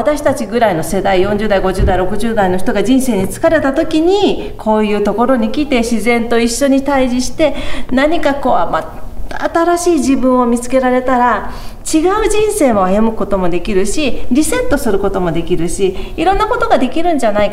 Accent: Shinjuku, Tokyo, Japan; 私新宿生まれ新宿育ち、新宿以外出たことがないんだ。

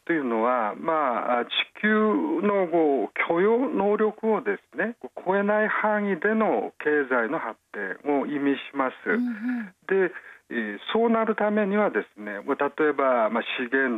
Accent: South Korea; Japanese is a second language; moved away as an adult; now in Japan; 私は、出身は韓国です。

